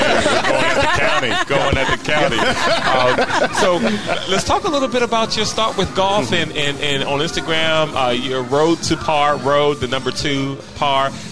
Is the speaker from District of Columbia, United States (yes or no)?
yes; Washington, District of Columbia, United States; Okay, which part? Because I'm from Northeast, too.